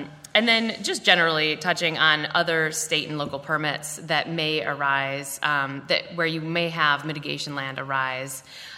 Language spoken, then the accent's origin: English; Illinois, United States; Illinois, I had to throw that in because that's my home state.